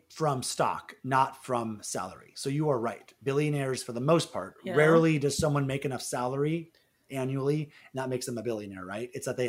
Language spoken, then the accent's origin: English; Seattle, Washington, United States; One is, I'm from Seattle.